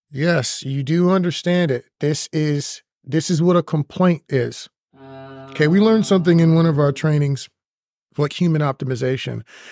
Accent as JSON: {"language": "English", "region": "Texas", "country": "United States", "said": "I have friends. I'm a Texan."}